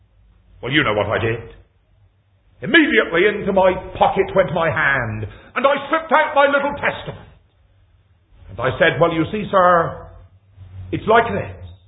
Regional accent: South West England, United Kingdom; accent: West Country; I come, as you can tell by my tongue, from the West Country of England. Let me make something very clear. I am not an American. I am an Englishman.

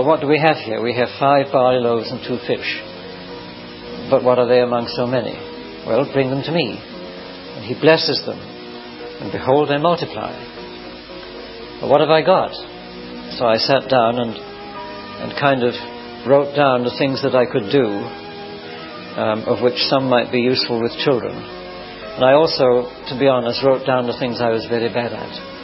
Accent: United Kingdom; born or raised there

